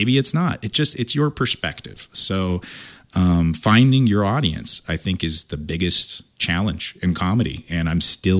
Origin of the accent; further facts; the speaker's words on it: Kansas, United States; You know, I grew up in Kansas, but my parents met in the Marine Corps and they're from two different parts of the country.